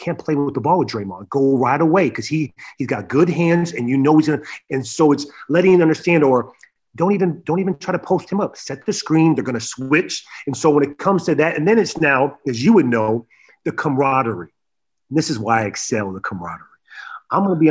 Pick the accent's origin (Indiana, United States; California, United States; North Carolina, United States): California, United States; San Diego; now the Lakers, I wanted to go home. I'm from San Diego. I wanted to play with LeBron.